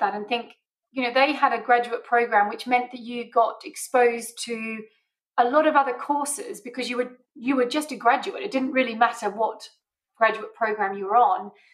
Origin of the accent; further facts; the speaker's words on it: Australia; I grew up in Australia, so I'm obviously Australian born and bred.